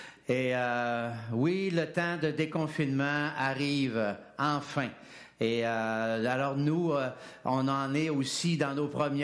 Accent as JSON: {"language": "French", "region": "Quebec", "country": "Canada", "said": "on n'était pas riche chez nous, je viens du Lac-Saint-Jean."}